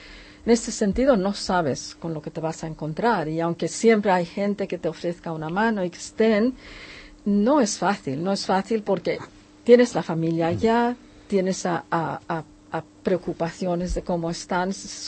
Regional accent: Philippines; Spanish is a second language; Yo, claro, siendo filipina, porque soy de origen filipino, tengo bastante contacto con los filipinos que vienen.

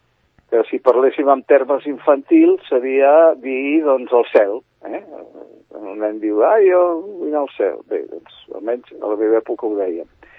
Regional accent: Sant Cugat del Vallès, Catalonia, Spain; jo sóc de Sant Cugat, de Socarrel, de tota la vida, i nosaltres acostumem a ser una mica d'aquí

